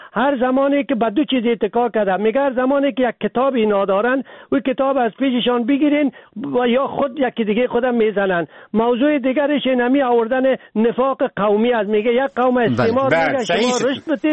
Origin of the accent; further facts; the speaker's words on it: Afghanistan; اگر ما افغان هستیم